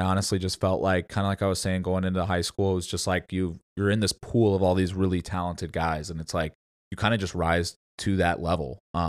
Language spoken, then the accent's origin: English; St. Louis, Missouri, United States; I was from St. Louis.